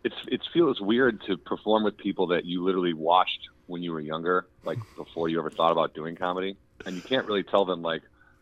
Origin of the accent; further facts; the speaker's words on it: Warrenville, Illinois, United States; So I'm born and raised in Warrenville, Illinois, and literally came home from morning kindergarten every day